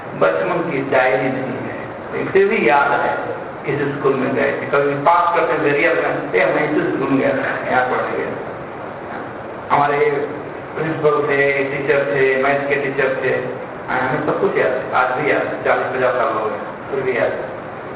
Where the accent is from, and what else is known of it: Bihar, India